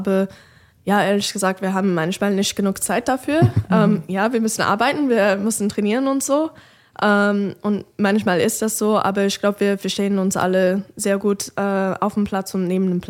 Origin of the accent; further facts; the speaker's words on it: United States; German is a second language; now in Germany; Also ja, ich bin in den USA aufgewachsen.